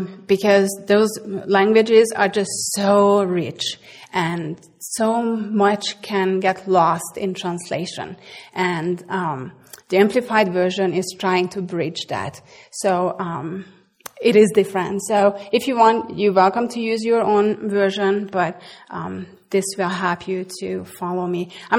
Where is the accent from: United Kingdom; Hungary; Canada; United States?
Hungary; accent: Hungarian; English is a second language; I'm Hungarian. I grew up in a communist country. Oh, that's why you probably don't know where my accent is from. It is from Hungary. So I grew up in a communist country.